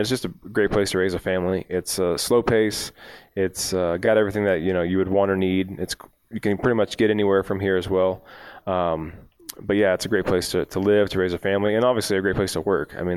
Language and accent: English; Texas, United States; So I'm originally from Texas. My wife and her family are from this area.